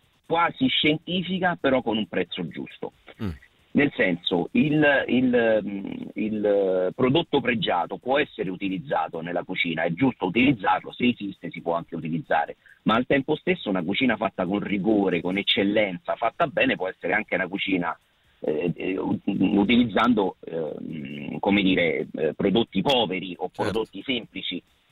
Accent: Rome, Lazio, Italy; Noi siamo di Roma, per esempio

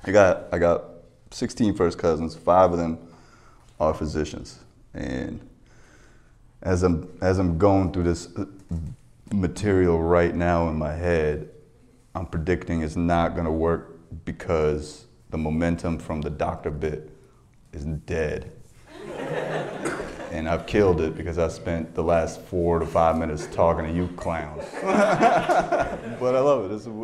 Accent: India; I am Indian, I am Hindu, and I do be fucking.

